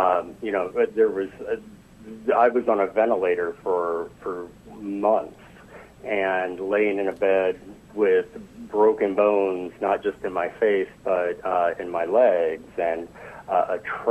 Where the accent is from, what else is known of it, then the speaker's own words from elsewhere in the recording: High Hill, Missouri, United States; I'm from a small town that's much, much smaller than Hermiston. I grew up in High Hill, Missouri, which has a population of less than 200 now.